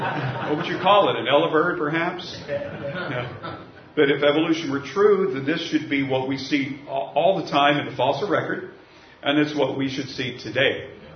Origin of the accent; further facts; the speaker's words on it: Oklahoma, United States; I'm from Oklahoma. We used to say dead as a doornail.